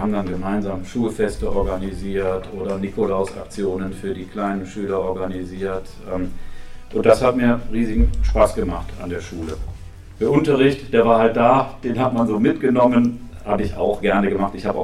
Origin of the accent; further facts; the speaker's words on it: Rhineland, Germany; Was den Vereinsfußball angeht, bin ich hier im Rheinland groß geworden